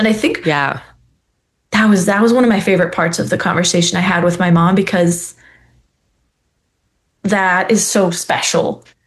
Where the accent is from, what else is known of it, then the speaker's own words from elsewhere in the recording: Cleveland, Ohio, United States; Growing up in Cleveland, Ohio, maybe it's different, you know, in other states.